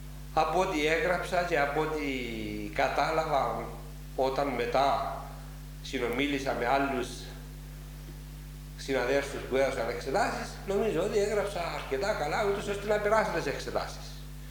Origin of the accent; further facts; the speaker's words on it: Cyprus; moved away; Το μόνο που θυμάμαι που με παραπονεί λίγο είναι ο τρόπος που έφυγα από την Κύπρο.